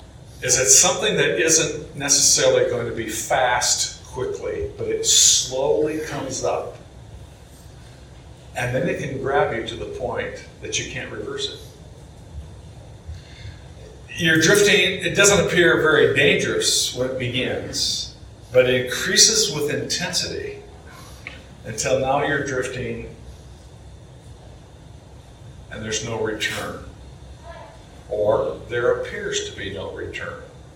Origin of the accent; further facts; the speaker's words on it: Le Mars, Iowa, United States; and I was in my hometown of Lamar's, Iowa.